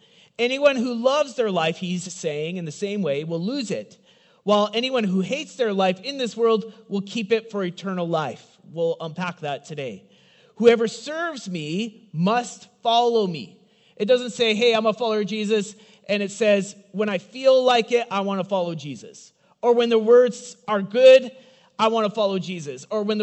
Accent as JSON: {"language": "English", "region": "British Columbia", "country": "Canada", "tie": "born or raised there", "said": "Where I grew up in the Kootenays, and so it would snow all the time."}